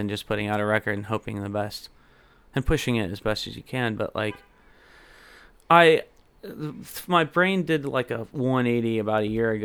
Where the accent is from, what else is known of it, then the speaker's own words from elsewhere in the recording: Athens, Georgia, United States; It's this guy named Shil Patel out of Athens, Georgia, my hometown, actually, which is so awesome.